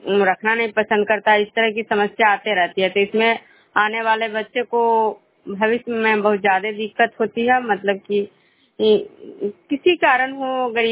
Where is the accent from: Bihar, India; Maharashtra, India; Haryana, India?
Bihar, India; Nagarnausa; मैं विष्णुपुर ग्राम नालंदा जिला नवनसा प्रखंड के निवासी हूँ।